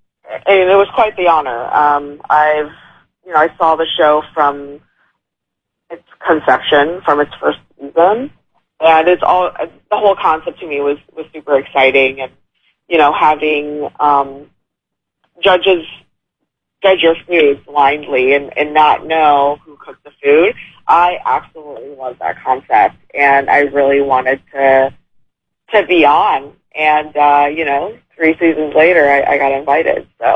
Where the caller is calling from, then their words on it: New Orleans, Louisiana, United States; In New Orleans right now.